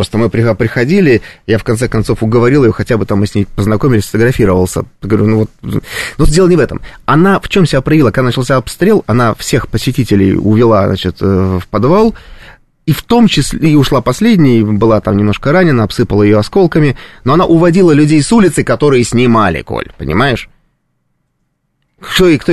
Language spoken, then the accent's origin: Russian; Saint Petersburg, Russia; Например, в моем родном городе Санкт-Петербурге это принято распоряжением губернатора города на весь год.